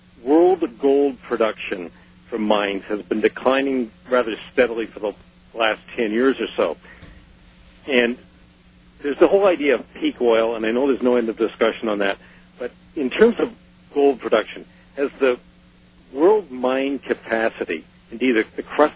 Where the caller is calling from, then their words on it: Kitchener, Ontario, Canada; I'm calling from Kitchener, Ontario.